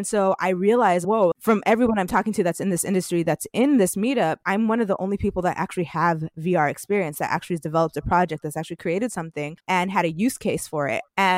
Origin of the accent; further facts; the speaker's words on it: San Jose, California, United States; When I moved back to Silicon Valley, because I'm from San Jose